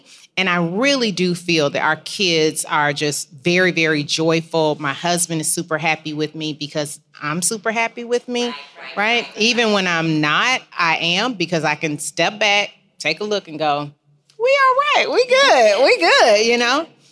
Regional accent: Midwest, United States; hey, I'm from the Midwest. We get the job done. We keep our heads down. We're quiet and we smile.

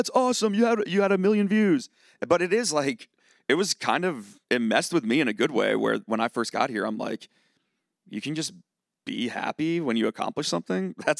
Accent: Charlottesville, Virginia, United States; like, I'm from Charlottesville, Virginia. That's a very intellectual town.

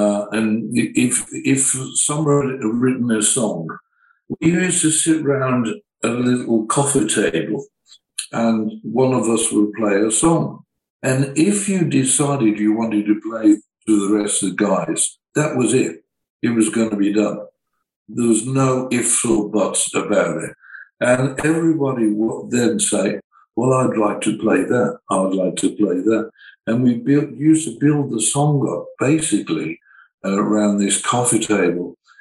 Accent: Birmingham, West Midlands, United Kingdom; He came from a more folk place, and I came from Birmingham heavy engineering energy.

